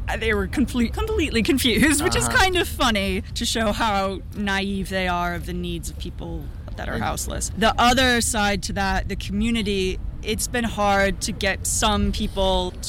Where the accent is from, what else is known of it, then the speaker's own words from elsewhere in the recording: Ann Arbor, Michigan, United States; I'm from Ann Arbor, you always have hippies sitting on the street.